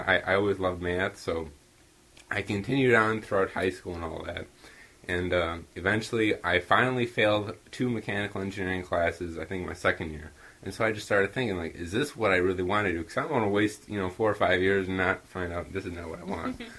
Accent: Illinois, United States; I'm 22. I came from Illinois.

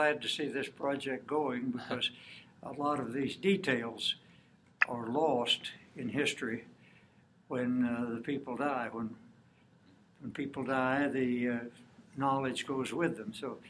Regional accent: Kansas City, Kansas, United States; born there; I was born actually in Kansas City. Our family, my mother and father, lived in Hamilton, Kansas, in Greenwood County at the time

